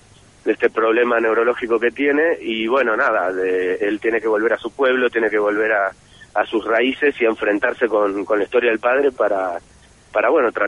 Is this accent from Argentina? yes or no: yes; Argentina; now in Spain; si bien soy argentino por cultura, nací aquí en España, y bueno, la mayoría de mi vida, finalmente, por suerte, ya en democracia, viví en Argentina.